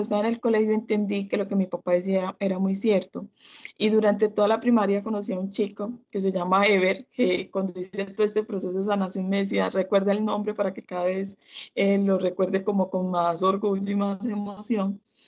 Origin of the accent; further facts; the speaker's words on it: Apartadó, Antioquia, Colombia; Soy la mayor de tres hermanos, soy de Apartado, Antioquia